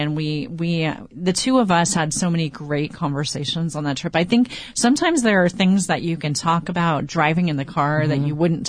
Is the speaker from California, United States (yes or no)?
yes; California, United States; I grew up in Orange County and really in the shadow of this place.